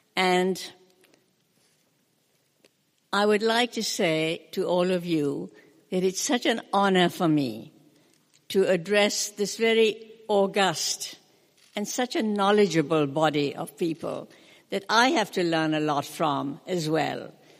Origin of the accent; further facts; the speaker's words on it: India; When I was growing up in India